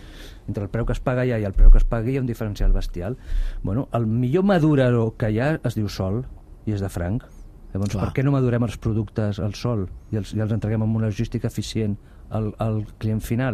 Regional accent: Cornellà de Llobregat, Catalonia, Spain; jo sóc del Delta Llobregat, sóc de Cornellà, els avis eren pagesos

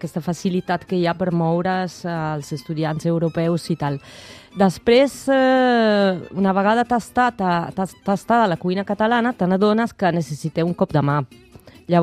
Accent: Emilia-Romagna, Italy; Catalan is a second language; Jo vinc de l'Emília-Romanya, la regió de Bologna i de Parma i tot això

